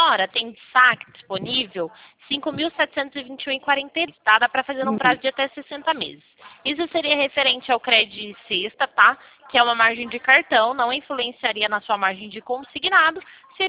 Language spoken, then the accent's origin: Portuguese; São Paulo, Brazil; eu sou aqui de São Paulo.